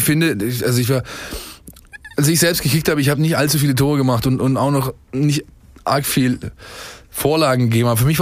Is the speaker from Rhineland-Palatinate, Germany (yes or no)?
no; Ensingen, Baden-Württemberg, Germany; ich bin in Ensingen aufgewachsen, da wo der Sponsor des VfB Stuttgart sein Wasser aus dem Boden zieht.